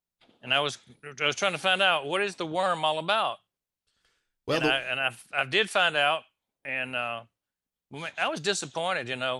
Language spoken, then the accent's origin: English; Atlanta, Georgia, United States; also born or lived in Mississippi / Alabama / Tennessee; I'm a Atlanta native. I grew up in Atlanta, moved around the South.